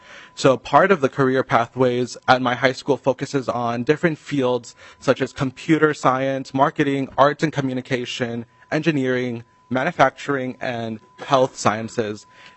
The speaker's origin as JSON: {"language": "English", "town": "St. Louis Park", "region": "Minnesota", "country": "United States", "tie": "born or raised there", "said": "And I grew up my whole entire life here in St. Louis Park in Minnesota."}